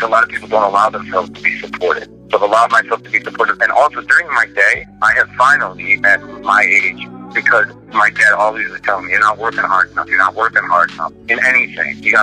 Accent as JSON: {"language": "English", "town": "Chicago", "region": "Illinois", "country": "United States", "tie": "born or raised there", "said": "because the neighborhood where I grew up in Chicago, I think that if you weren't, you know, very, very scholastically adept, it was kind of expected that you would go into what most people from the neighborhood did"}